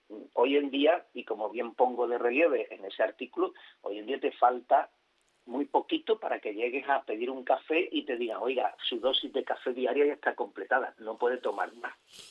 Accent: Spain; yo soy español de España.

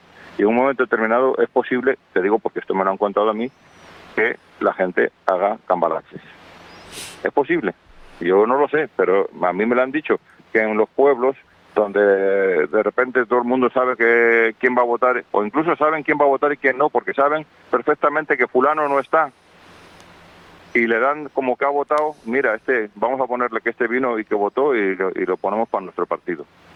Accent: Castile and León, Spain; zonas de pueblos de donde yo soy, de León, pueblos pequeños, donde está la mesa para 200 habitantes

